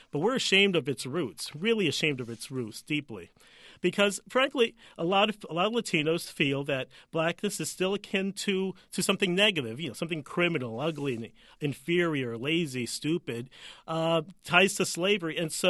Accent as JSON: {"language": "English", "town": "New York City", "region": "New York", "country": "United States", "tie": "born or raised there", "said": "Yeah, I grew up in Spanish Harlem in New York City, and I'm Puerto Rican."}